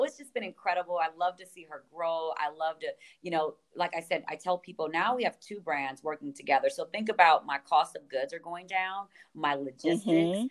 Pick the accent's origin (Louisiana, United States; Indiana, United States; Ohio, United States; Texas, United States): Indiana, United States; Gary; I'm 100% Boricua, you know, born and raised in Gary, Indiana. So as my daddy would say, we're soul Ricans.